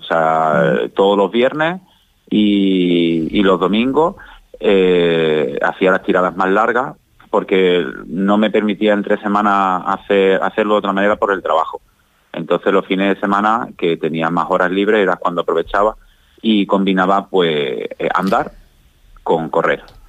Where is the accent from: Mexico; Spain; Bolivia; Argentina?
Spain; Villanueva de la Serena, Extremadura; now in Sanlúcar de Barrameda, Spain; yo soy de Villanueva de la Serena, de un pueblo de Badajoz, de la provincia de Badajoz y de la comunidad autónoma extremeña. Pero llevo viviendo en Sanlúcar de Barrameda por unos 15 años porque me enamoré de una sanluqueña y me quedé allí